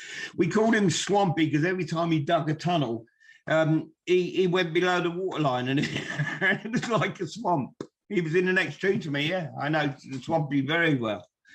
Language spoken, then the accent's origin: English; England, United Kingdom; I mean, we all think of ourselves as, oh, we're English.